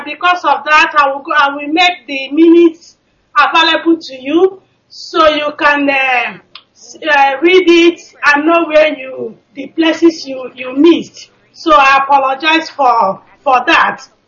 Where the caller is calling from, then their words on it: Stockholm, Stockholm County, Sweden; I am calling from Stockholm, Sweden.